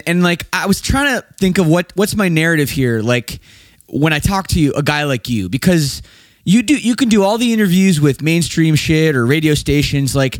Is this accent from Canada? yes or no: yes; Canada; I'm from Canada, just across the border.